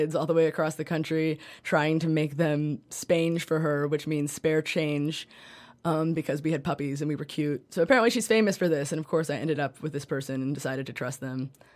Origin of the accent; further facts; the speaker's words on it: Brooklyn, New York, United States; So I am from Brooklyn. I grew up with, like, mildly yuppie parents.